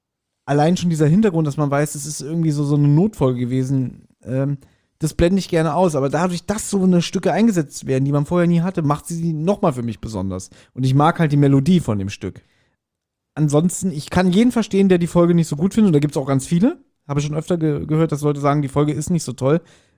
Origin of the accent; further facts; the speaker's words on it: Berlin, Germany; Wir als Berliner haben zudem auch eine ganz andere Bindung.